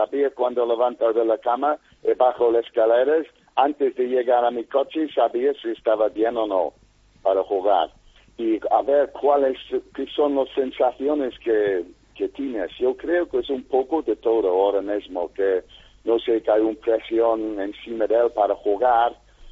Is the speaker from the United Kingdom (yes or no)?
yes; Cardiff, Wales, United Kingdom; Spanish is a second language; Bueno, yo de verdad, es de mi pueblo, es de Cardiff, ¿sí?